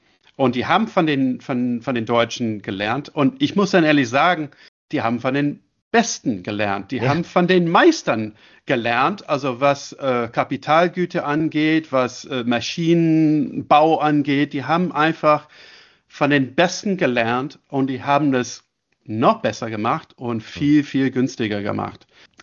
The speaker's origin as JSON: {"language": "German", "region": "Ontario", "country": "Canada", "said": "ich bin gebürtiger Kanadier, ich komme eben aus der Nähe von Toronto."}